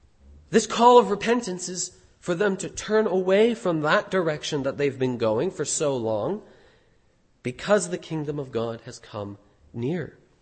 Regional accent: Canada; We're in Canada. We live in Canada. I am a Canadian.

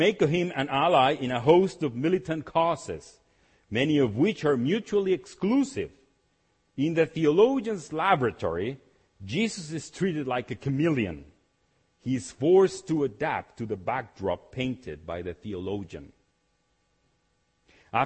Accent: Mexico; now in Canada; I was born and raised a Methodist in Mexico. When we came to Canada

